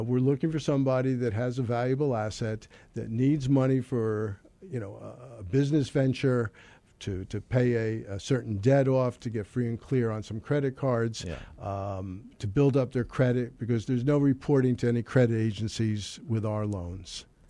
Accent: Poughkeepsie, New York, United States; born there; Well, I was born in Poughkeepsie, New York

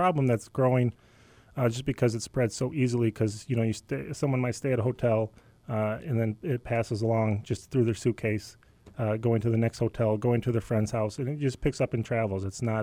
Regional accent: Chicago, Illinois, United States; I'm from Chicago, South Chicago, and I lost my best friend to Arizona.

